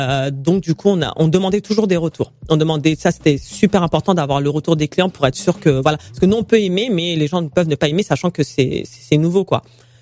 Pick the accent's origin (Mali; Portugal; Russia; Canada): Mali; c'est même pas que mon origine, moi je suis malienne